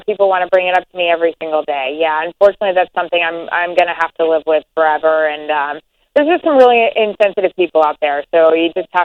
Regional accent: Florida, United States; I'm from the South. From Florida. I still have a house in Georgia.

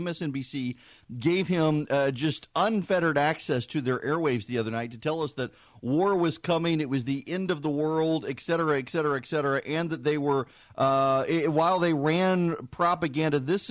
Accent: United States; I'm an American. I'll say whatever the heck I want to say when I pronounce the country's name. I lived over there and you didn't.

